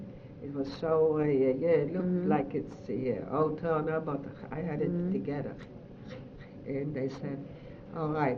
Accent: Romania; English is a second language; moved away as an adult; also born or lived in Russia; And I came from Romania.

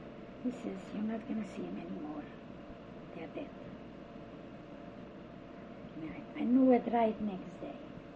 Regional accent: Zakarpattia Oblast, Ukraine; born there; English is a second language; Well, I was born in Bachelor, Laza.

